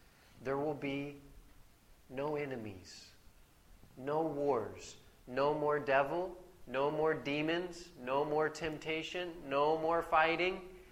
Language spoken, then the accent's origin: English; United States; I'm from America. It is not a land of milk and honey.